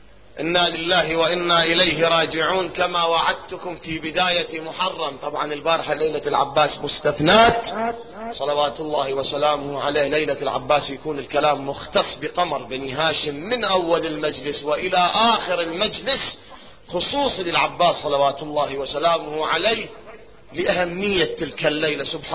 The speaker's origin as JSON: {"language": "Arabic", "country": "Iraq", "said": "يعني في البحرين لعله تختلف، عندنا بالعراق، بالعراق عندنا مشاعل مثلا"}